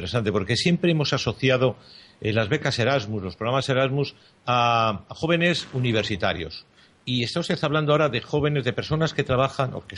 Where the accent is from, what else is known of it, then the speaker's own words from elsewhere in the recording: Spain; somos un país que vamos fuera y enseguida se nota que somos españoles